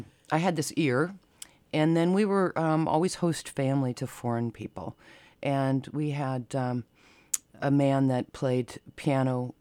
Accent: Lincoln, Nebraska, United States; I grew up in Lincoln, Nebraska, where a very wonderful liberal town full of all sorts of music and all sorts of people.

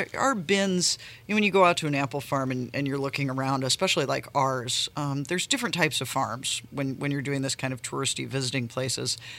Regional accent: La Porte, United States; So born and raised in LaPorte.

